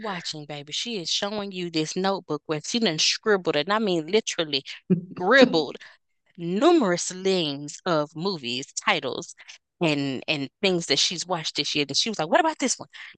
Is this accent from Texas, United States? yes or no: yes; Waco, Texas, United States; I'm from Texas. Waco